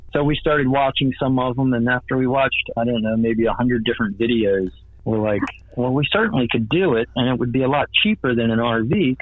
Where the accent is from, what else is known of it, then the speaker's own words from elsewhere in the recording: Frederick, Maryland, United States; We're from Frederick, Maryland. Mm-hmm. Is our home. It was our home.